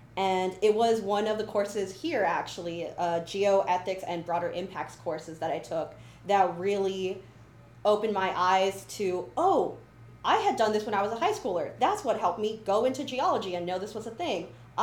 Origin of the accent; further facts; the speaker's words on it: Texas, United States; we really see something different than what I had ever seen in my hometown at the border of Texas